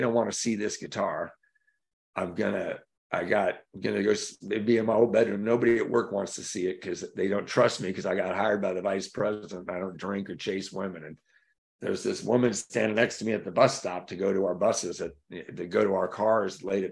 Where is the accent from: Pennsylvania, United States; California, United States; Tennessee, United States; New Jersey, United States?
California, United States; Hawthorne; were kind of near where I grew up in Hawthorne.